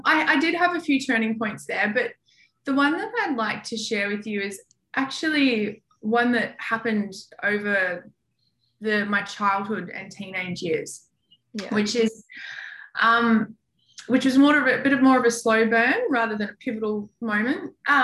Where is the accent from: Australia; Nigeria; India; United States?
Australia; And as an Aussie, I'm not used to cold.